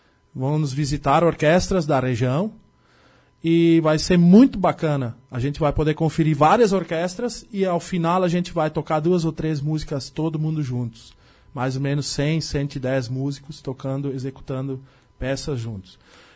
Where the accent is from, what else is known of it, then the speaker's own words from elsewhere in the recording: Teutônia, Rio Grande do Sul, Brazil; Eu sou da região alemã, sou natural de Teutônia